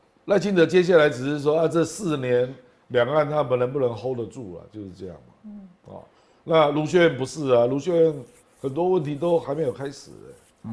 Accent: Kaohsiung, Taiwan; 因为我是高雄人啊，我过年有回去啊。

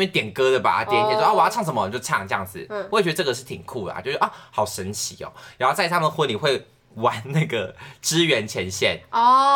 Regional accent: Taiwan; 我觉得跟我们台湾这边的习俗或者说习惯不一样。

